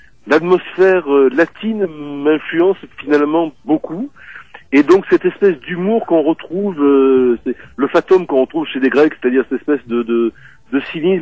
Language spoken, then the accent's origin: French; Marseille, Provence-Alpes-Côte d'Azur, France; born there; j'habite à Marseille, je suis né à Marseille, et c'est vrai que je suis peut-être plus influencé par la culture méditerranéenne globalement, c'est-à-dire l'Italie, l'Espagne, et un peu les ambiances qu'on trouve autour de la mer Méditerranée